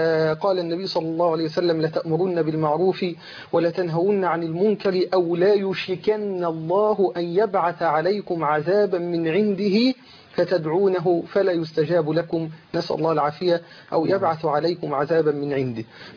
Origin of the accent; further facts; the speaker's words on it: Mansoura, Dakahlia, Egypt; عندنا في المنصوره